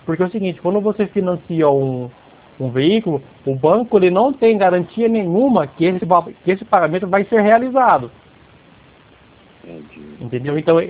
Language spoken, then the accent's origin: Portuguese; Dracena, São Paulo, Brazil; Eu sou aqui de Dracena.